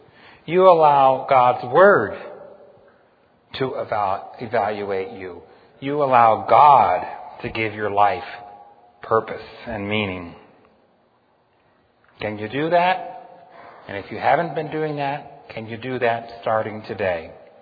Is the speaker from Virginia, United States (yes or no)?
no; Ohio, United States; I said, I'm from Ohio.